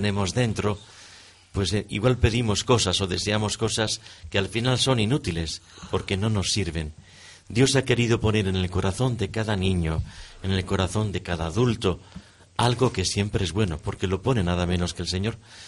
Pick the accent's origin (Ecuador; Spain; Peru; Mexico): Spain; Madrid, Community of Madrid; yo soy de Madrid